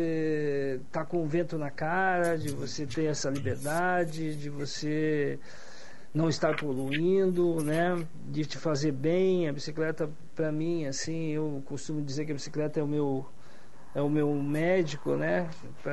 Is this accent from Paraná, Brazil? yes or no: yes; Curitiba, Paraná, Brazil; born there; also born or lived in São Paulo / Rio de Janeiro / Brasília / Belo Horizonte; E hoje tenho raízes em Curitiba, eu nasci aqui em Curitiba, mas já morei em vários estados onde a bicicleta, para mim, era o meu veículo, né? Não só São Paulo, Rio de Janeiro, Brasília, Belo Horizonte.